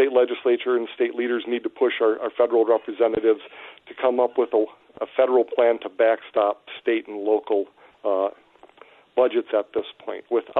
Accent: Stevens Point, Wisconsin, United States; I'm born and raised in Stevens Point, graduated from both high school and UW-Stevens Point.

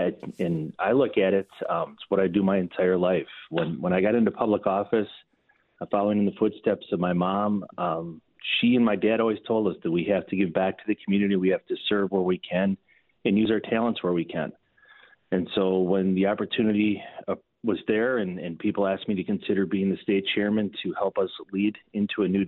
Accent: Waupun, Wisconsin, United States; from Waupun.

